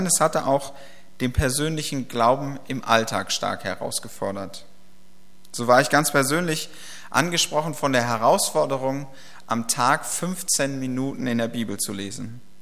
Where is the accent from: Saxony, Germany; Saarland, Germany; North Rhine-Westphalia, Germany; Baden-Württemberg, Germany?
North Rhine-Westphalia, Germany; Ennepetal; also born or lived in Bochum; Ich bin ja in Ennepetal geboren und aufgewachsen und habe dann 7 Jahre in Bochum gewohnt und hatte immer gedacht, ich bin ein richtiger Großstädter.